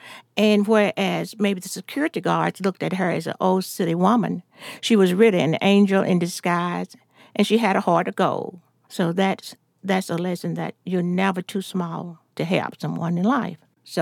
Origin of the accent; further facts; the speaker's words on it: Chattanooga, Tennessee, United States; I was born here in Alanga Hospital, in a segregated section of the hospital. I attended Ochenob Elementary and Ochenob Junior High, and finally Howard High School.